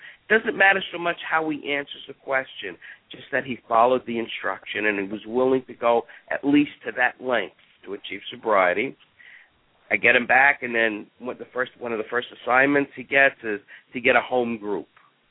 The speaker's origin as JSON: {"language": "English", "region": "New York", "country": "United States", "accent": "New York", "said": "Yeah, I've been gone a long time. I think the reason why most of my New York accent still there is that I'm not smart enough to lose it."}